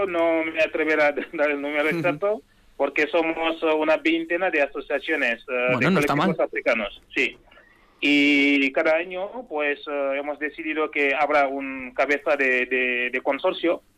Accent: Senegal; moved away as an adult; now in Vitoria, Spain; yo soy senegalés, vengo de Senegal y estoy aquí desde el año 2000.

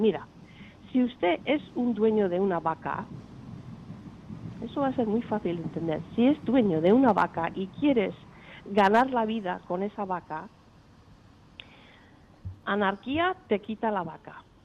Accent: United States; Esto es horrible lo que ha creado el señor Trump en mi país.

